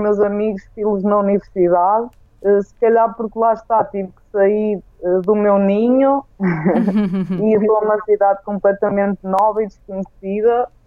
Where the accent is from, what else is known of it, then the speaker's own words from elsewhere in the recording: Espinho, Aveiro, Portugal; porque eu sou de Espinho, ou seja, para mim seria uma distância de 20 km diários de casa para a universidade